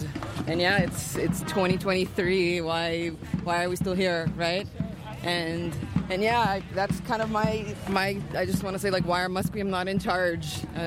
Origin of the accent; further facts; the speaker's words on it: Rio de Janeiro, Brazil; I'm originally from Rio, and I'm doing climate studies at UBC.